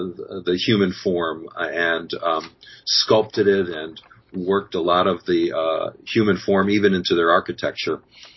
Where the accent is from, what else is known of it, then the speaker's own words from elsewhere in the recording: Buffalo, New York, United States; I mean, look, I'm from Buffalo, so I've seen the Bills go to the Super Bowl